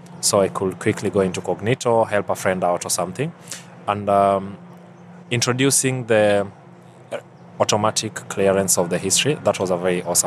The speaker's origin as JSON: {"language": "English", "country": "Kenya", "said": "from Kenya."}